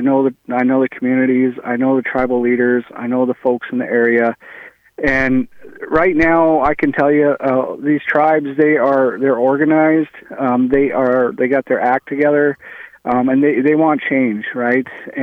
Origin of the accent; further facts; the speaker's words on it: Minnesota, United States; Well, I'm a Minnesotan. I am a Native American. I'm Ojibwe. I was born and raised on the White Earth Reservation.